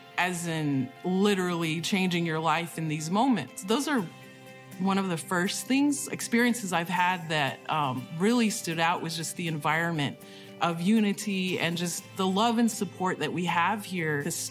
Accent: Window Rock, Arizona, United States; I'm from Window Rock, Arizona. From the Navajo Nation. I was living in Austin at the time

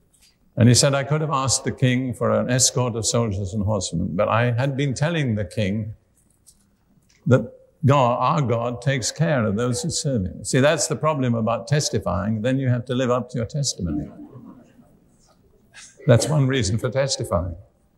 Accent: Cambridge, East of England, United Kingdom; And there isn't much to boast about in Cambridge, but I'm from Cambridge.

